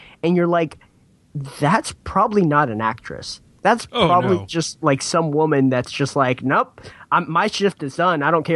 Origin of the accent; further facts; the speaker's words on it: Texas, United States; considering I'm from Texas and I'm not super close to West Texas. They have a little bit of a different tinge in their accent and things like that.